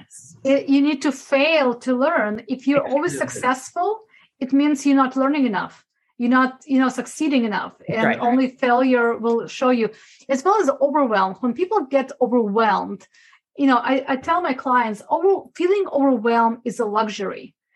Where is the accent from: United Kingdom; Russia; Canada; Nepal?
Russia; English is a second language; now in United States; When I remember hearing this elephant, you know, how to eat an elephant, I came from Russia. It was a new expression to me.